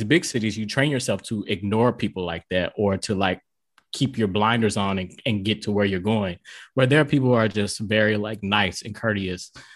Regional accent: Nashville, Tennessee, United States; moved away as an adult; now in California, United States; I grew up in Nashville, Tennessee, born and raised. Had never left the South before moving to California when I was like 22. Nashville, born and raised all my life.

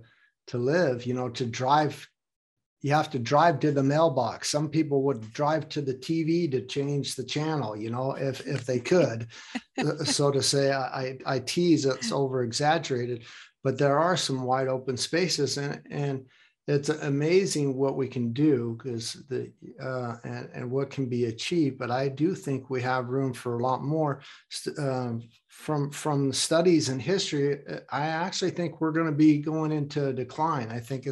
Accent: United States; now in Hamburg, Germany; I live in Hamburg, Germany right now, but I'm from America

